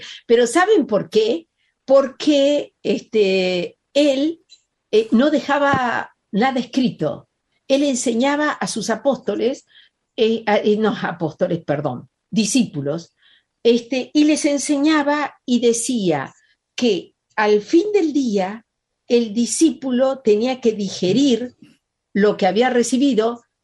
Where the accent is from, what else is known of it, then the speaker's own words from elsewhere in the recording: Argentina; lo digo yo, como argentina, que decimos lo de que no nos da el cuero.